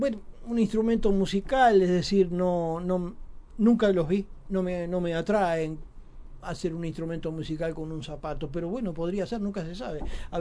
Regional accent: Uruguay; yo no soy un indio amazónico, soy uruguayo

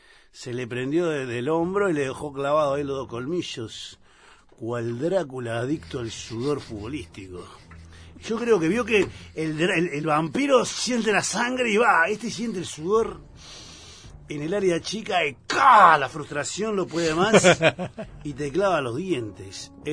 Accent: Uruguay; Soy uruguayo.

